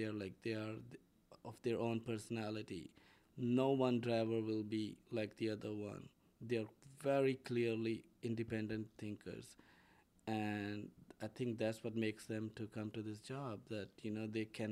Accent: Rawalpindi, Punjab, Pakistan; I was doing an apprenticeship in a chartered in an accounting firm, and I came from Rawalpindi.

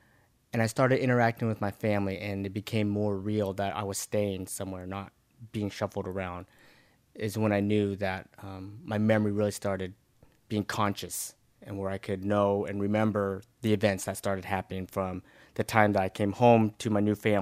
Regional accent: Ashland, United States; But growing up in Ashland, as a kid, there was a lot for me to do.

